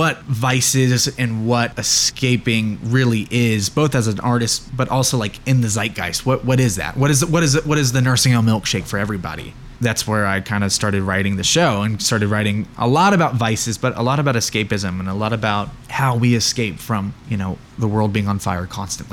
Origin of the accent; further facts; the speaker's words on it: Norman, Oklahoma, United States; I grew up in Norman and had this sort of, like, I guess you could say fantasy for like a long time.